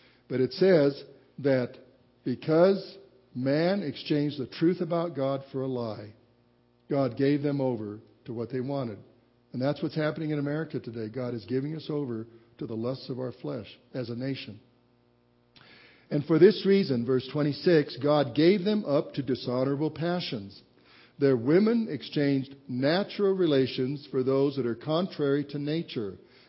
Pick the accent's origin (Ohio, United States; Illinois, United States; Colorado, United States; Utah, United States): Colorado, United States; Walsenburg; It was called in my hometown, Walsenburg, if anybody tried to live together, living in sin or shacking up.